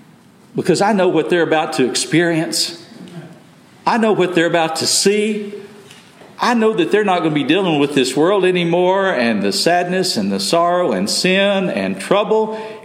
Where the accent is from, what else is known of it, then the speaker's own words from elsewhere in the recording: Texas, United States; I grew up in West Texas, and we'd gone to New Mexico, where they have really high mountains, 12,000 plus feet mountains.